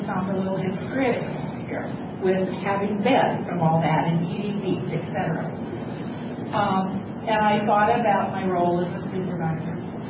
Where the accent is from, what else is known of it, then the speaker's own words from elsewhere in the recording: Iowa, United States; born there; I was born in Iowa, in North Iowa. I was a townie.